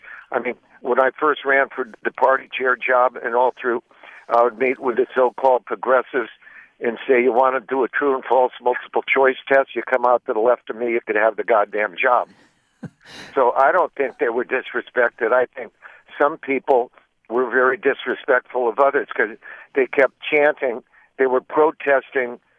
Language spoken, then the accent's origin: English; Milwaukee, Wisconsin, United States; See, I grew up in Milwaukee, Wisconsin, with two socialist mayors.